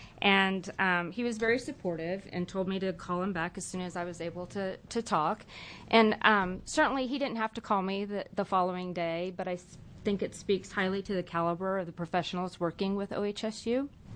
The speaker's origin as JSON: {"language": "English", "town": "Eugene", "region": "Oregon", "country": "United States", "said": "I am a parent from Eugene, Oregon"}